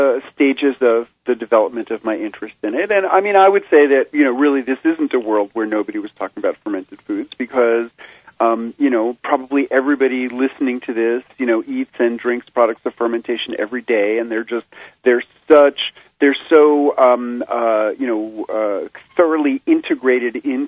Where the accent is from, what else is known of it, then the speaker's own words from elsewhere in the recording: New York City, New York, United States; in my youth, growing up in New York City, I loved sour pickles.